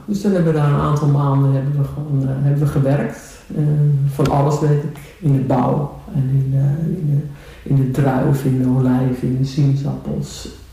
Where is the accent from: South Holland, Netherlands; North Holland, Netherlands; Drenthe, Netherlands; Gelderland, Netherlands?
North Holland, Netherlands; Haarlem; born or raised there; now in Texel, Netherlands